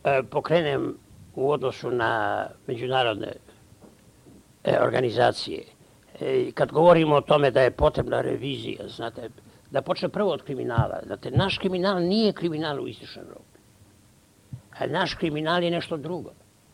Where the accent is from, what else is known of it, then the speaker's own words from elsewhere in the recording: Serbia; Ali ja postavljam sebi pitanje ovoga trenutka kao Srbin.